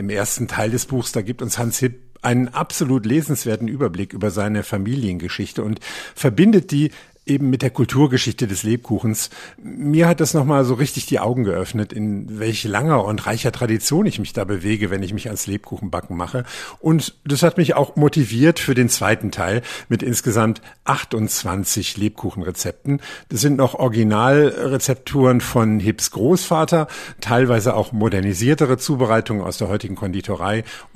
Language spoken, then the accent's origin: German; Rhineland, Germany; born there; Als gebürtiger Rheinländer liebe ich zum Beispiel diese Aachener Printen